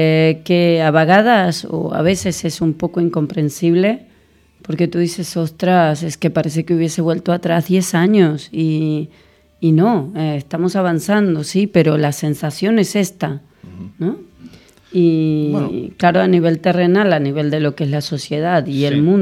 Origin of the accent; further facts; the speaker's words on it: Argentina; Nosotras somos argentinas.